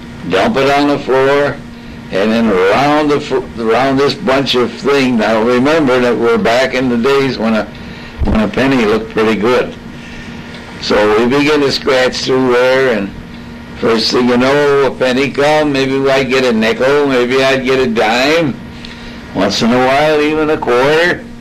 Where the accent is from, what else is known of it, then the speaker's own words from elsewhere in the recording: Monroe, Michigan, United States; also born or lived in Toledo, Ohio; I was born in Toledo, Ohio in 1915, and I moved to Monroe 4 years later. And until I was 14 or 15, in boyhood days, I just played around Monroe and did the usual things.